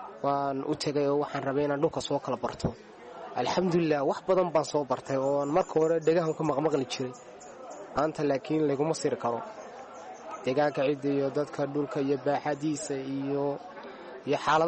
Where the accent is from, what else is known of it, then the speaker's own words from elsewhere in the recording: Borama, Awdal, Somalia; laakiin deegaan ahaan kama soo jeedo anigu waxaan ka soo jeedaa gobolkan Awdal gaar ahaan magaalada Mboorama oo aan ku dhashay oo ku barbaaray waxna ku bartay